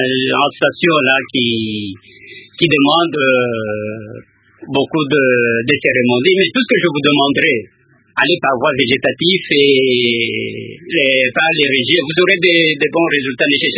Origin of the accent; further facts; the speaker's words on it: Katanga, DR Congo; j'ai déjà été aussi au Katanga, j'ai grandi au Katanga, j'ai fait des études au Katanga